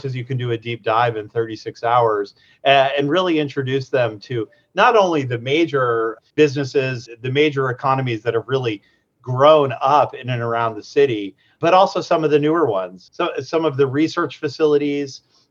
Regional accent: Boston, Massachusetts, United States; I am really, really excited to do a deep dive into my hometown. And we'll be taking these ambassadors to from everything to Harvard and MIT to the Kennedy Library and Fenway Park

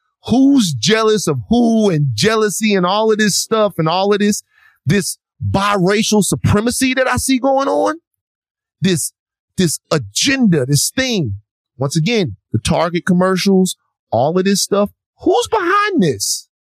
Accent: Louisiana, United States; I'm from Louisiana. It's a whole part of the state. All biracials.

